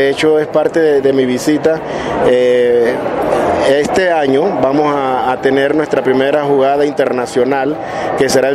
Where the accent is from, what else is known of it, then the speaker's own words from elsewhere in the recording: Chiriquí, Panama; En el caso de nuestra provincia, que somos de Chiriquí, se juega casi que desde el día miércoles en las temporadas altas.